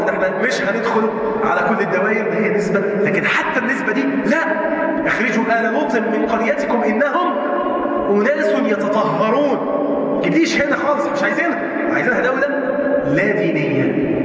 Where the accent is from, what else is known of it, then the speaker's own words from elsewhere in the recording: Egypt; مش احنا ناس مصريين؟